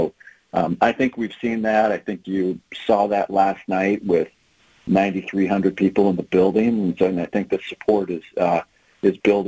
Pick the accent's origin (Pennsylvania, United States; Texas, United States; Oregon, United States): Oregon, United States; I grew up in the Magic and Bird era. I mean, you think about basketball in Oregon in the late 70s and early 80s